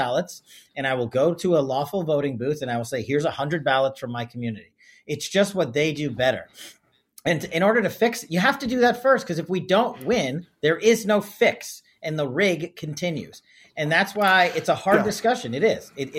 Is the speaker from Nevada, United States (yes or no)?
yes; Nevada, United States; out in my home state of Nevada and Arizona